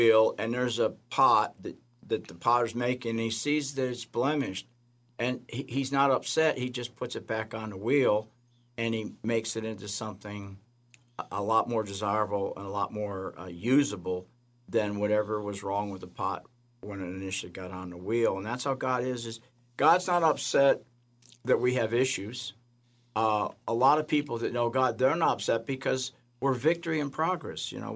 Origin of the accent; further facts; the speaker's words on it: Wales, United Kingdom; Arthur was Welsh. We're both Welsh.